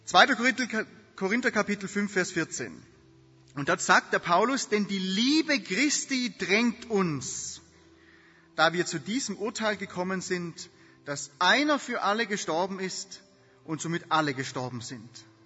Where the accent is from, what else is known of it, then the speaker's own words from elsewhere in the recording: Baden-Württemberg, Germany; als ich ein kleiner Junge war, wie gesagt, ich bin im Hohenlohe aufgewachsen